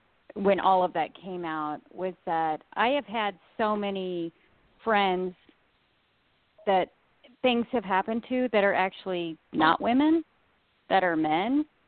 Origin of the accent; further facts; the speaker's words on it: Indiana, United States; I'm from Indiana, you can believe where I'm from, like 99% of what people say to you.